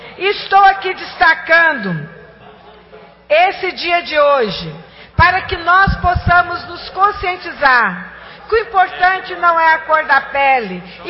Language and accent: Portuguese; Brazil; E nós, como brasileiros, não podemos de forma nenhuma nos considerarmos brancos, mas nós temos um sangue negro e um sangue que nos orgulha muito, porque foi o sangue que ajudou a construir o nosso país